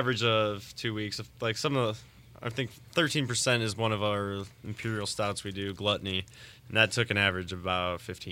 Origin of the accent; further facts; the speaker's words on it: Indiana, United States; me and then all the other owners of Burnham Brewing, we are from New Prairie, so we went to high school. Well, all of us went to high school together at New Prairie High School, just outside of La Porte there.